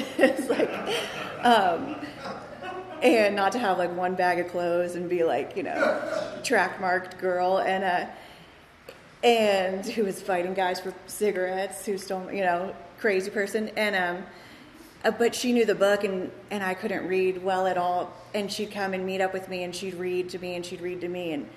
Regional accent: Virginia, United States; I'm from Virginia, so start in the middle and just would.

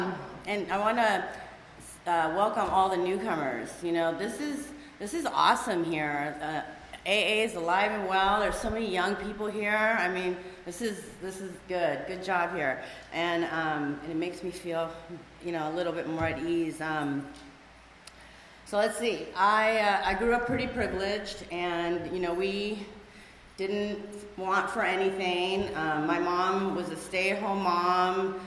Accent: Granada Hills, California, United States; So, let's see, I grew up in Granada Hills. I am 1,000% a Valley girl.

